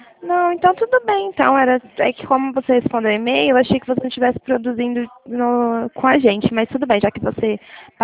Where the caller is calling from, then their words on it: Presidente Prudente, São Paulo, Brazil; Eu falo de Presidente Prudente, eu falo direto da Polpa Crédito.